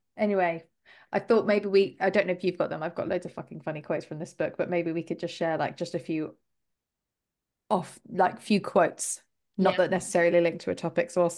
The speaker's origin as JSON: {"language": "English", "region": "England", "country": "United Kingdom", "said": "as a Brit"}